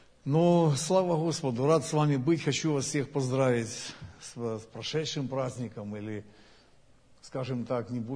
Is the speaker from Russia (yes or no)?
no; Ukraine; я сам с Украины.